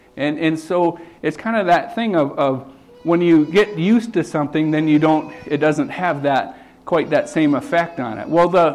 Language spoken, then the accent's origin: English; Wyoming, United States; And I was like, no, I'm from Wyoming.